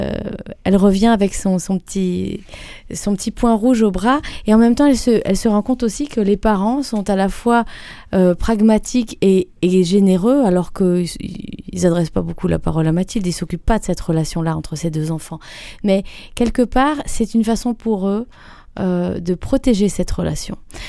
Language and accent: French; Grasse, Provence-Alpes-Côte d'Azur, France; je suis de Grasse.